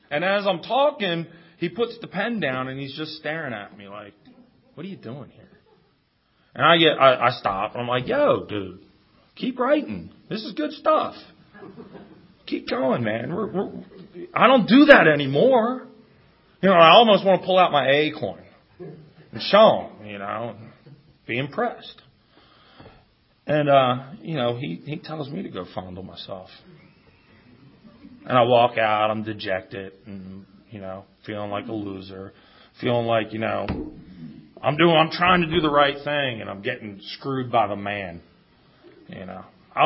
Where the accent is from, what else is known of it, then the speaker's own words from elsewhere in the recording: Philadelphia, Pennsylvania, United States; I'm like, yeah, I'm from Philadelphia.